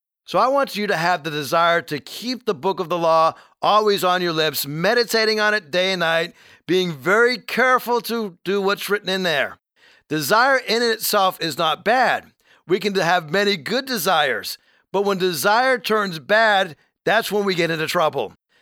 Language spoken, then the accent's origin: English; Northeast, United States; I married a Southerner and I'm from the Northeast.